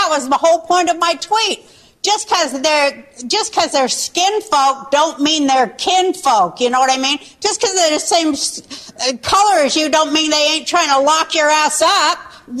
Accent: Ukraine; I'm from the Ukraine.

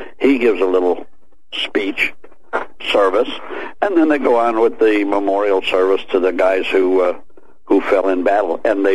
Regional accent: Ireland; I'm Irish. I never stop talking.

